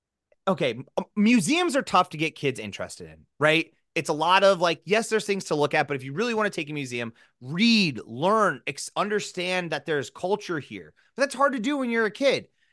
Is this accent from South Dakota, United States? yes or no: yes; South Dakota, United States; when I at least say I'm from South Dakota, which usually gets like, oh, wow, and you made it, you got out?